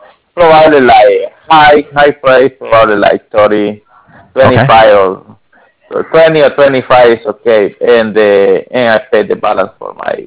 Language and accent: English; El Salvador; English is a second language; because we are from El Salvador. My family and me are from El Salvador.